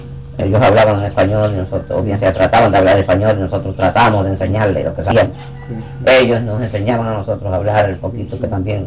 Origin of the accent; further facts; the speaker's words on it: Puerto Rico; somos puertorriqueños